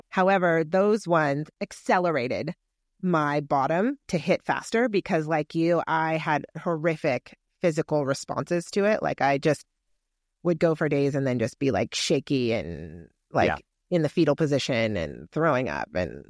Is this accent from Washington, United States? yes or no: no; California, United States; I grew up in the Bay Area.